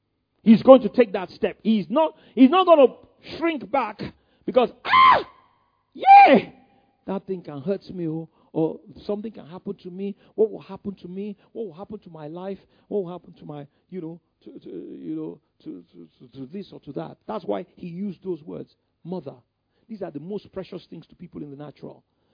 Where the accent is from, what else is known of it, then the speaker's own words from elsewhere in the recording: Ikoyi, Lagos, Nigeria; I gave them the name of some of my friends, and they wrote inside the program, who we grew up together in Ikoyi. Some of my close friends, we all grew up.